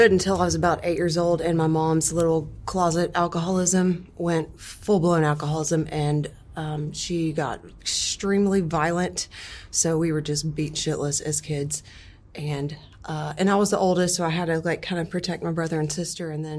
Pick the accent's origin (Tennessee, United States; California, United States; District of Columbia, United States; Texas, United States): Tennessee, United States; Memphis; South Memphis.